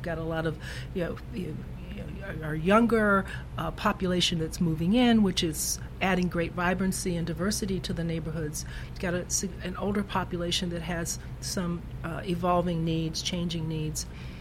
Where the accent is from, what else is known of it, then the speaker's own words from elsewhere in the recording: Washington, District of Columbia, United States; I grew up in Ward 5 in Riggs Park, 1006 Hamilton Street, Northeast.